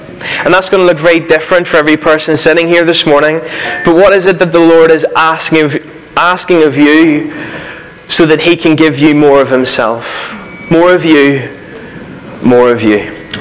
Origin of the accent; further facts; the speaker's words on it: Northern Ireland, United Kingdom; I am from Northern Ireland, if you haven't picked that up yet.